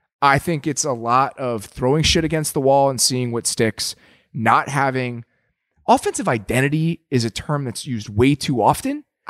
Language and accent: English; Lake Barrington, Illinois, United States; It's the same reason that even though Cole Kmet is from Lake Barrington, which is literally my hometown, I do not recognize him because he went to Viator and not to Barrington.